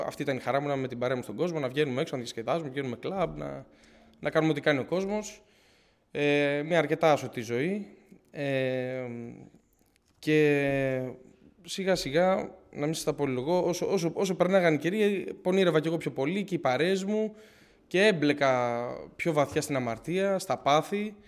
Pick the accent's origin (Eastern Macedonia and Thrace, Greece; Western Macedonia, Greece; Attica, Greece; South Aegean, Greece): Attica, Greece; Athens; Και μεγάλωσα τα παιδικά μου χρόνια, δηλαδή από μικρός, το 2003 γεννήθηκα στην Αθήνα και πήγαινα μαζί με τους γονείς μου Εκκλησία, πήγαιναμε στην Κηφισιά αρχικά, μετά στη Λούτσα.